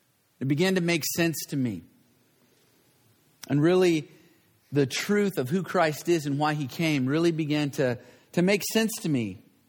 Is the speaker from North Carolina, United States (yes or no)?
no; Campbell, California, United States; I was born and raised right here in the Campbell area. So in many ways, this is coming home. I went to Blackford High School. My family moved here in 1960 from Arkansas.